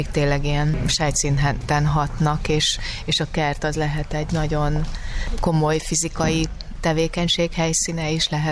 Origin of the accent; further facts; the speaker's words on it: Sopron, Győr-Moson-Sopron, Hungary; ugyan én soproni származású vagyok